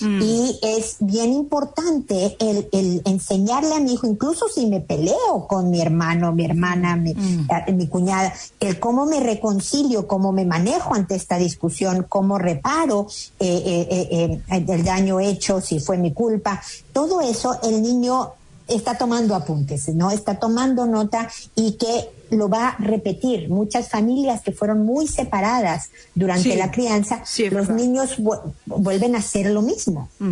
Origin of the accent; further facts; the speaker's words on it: Mexico; also born or lived in United States; now in Chile; yo soy una mexicana en Chile